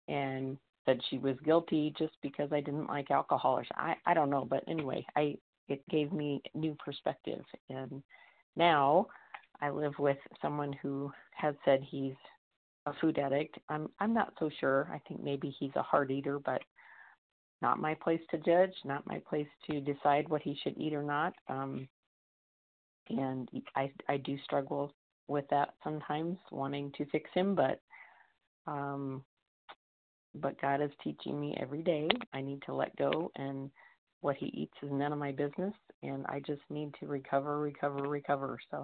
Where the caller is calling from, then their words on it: Colorado, United States; Colorado, sorry.